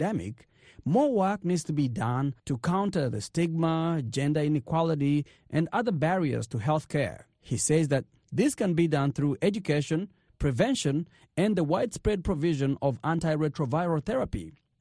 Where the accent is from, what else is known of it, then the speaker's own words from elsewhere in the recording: Uganda; I grew up in Uganda, and I remember when HIV first started